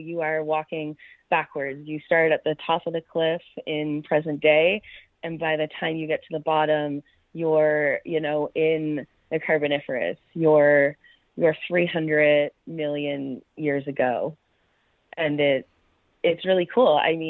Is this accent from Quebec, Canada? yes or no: no; Pictou, Nova Scotia, Canada; I'm very excited to come back to Nova Scotia and visit my hometown of Pictou and visit the surrounding communities